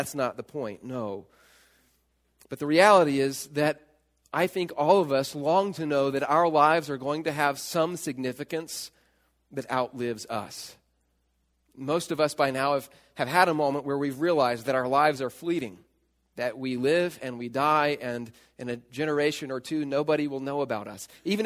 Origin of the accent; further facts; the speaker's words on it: the South, United States; when I was growing up in the South, we jokingly talked about a fictitious place called Hicksville.